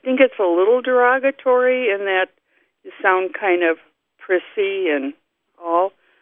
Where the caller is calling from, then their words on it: Greenfield, Wisconsin, United States; Greenfield. It's a suburb of Milwaukee, Wisconsin.